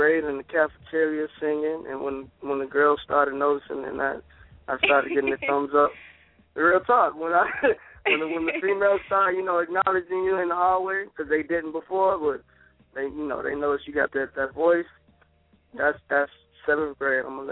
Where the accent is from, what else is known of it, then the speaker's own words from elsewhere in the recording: Memphis, Tennessee, United States; I was raised in North Memphis, and it's like, you know, most people know it's crazy down there, man.